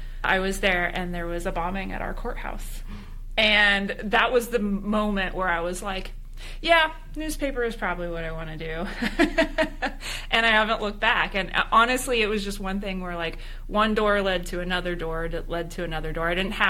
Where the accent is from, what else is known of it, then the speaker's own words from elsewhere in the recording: Indiana, United States; I'm originally from Indiana, so went back to Indiana